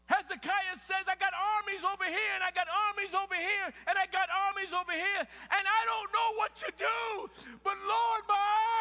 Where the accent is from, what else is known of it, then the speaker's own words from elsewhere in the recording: East Coast, United States; I'm from the East Coast.